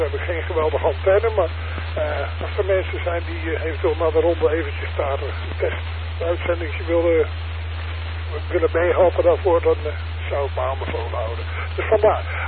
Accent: Rotterdam, South Holland, Netherlands; Ik kom eigenlijk uit het Rotterdamse.

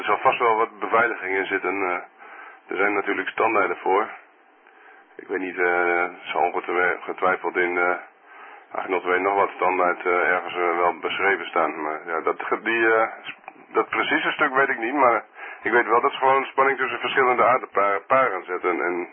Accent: Groningen, Netherlands; uit Groningen

